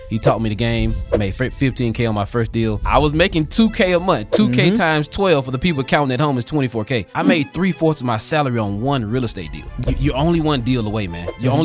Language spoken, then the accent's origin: English; Georgia, United States; But nevertheless, born and raised in South Georgia, first college grad in my family.